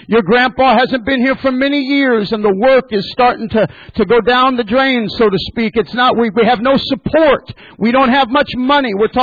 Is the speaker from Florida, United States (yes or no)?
no; Manchester, New Hampshire, United States; My home church up in New Hampshire, we're from Manchester, New Hampshire.